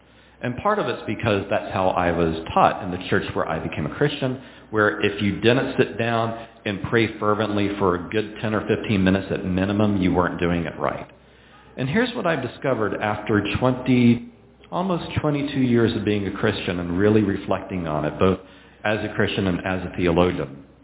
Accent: Texas, United States; I'm from Texas and we eat a lot of cornbread.

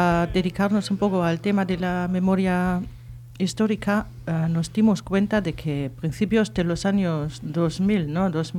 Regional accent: Germany; now in Spain; Y así, pues en Alemania, en nuestra juventud, pues nadie hablaba de la Legión Cóndor

